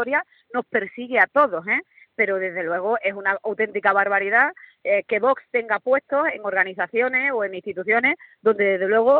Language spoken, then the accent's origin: Spanish; Andalusia, Spain; aquellos actos que nos identifican como andaluces.